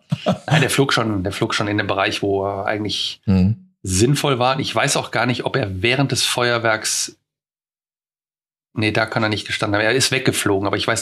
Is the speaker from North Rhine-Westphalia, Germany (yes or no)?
yes; North Rhine-Westphalia, Germany; Also Neandertal ist ja bei uns um die Ecke. Also ich sage mal, ich bin ja, wenn einer fragt, wo ich herkomme, sage ich immer, Nähe Neandertal. Ja. Das ist ja Luftlinie 7 Kilometer hier von mir.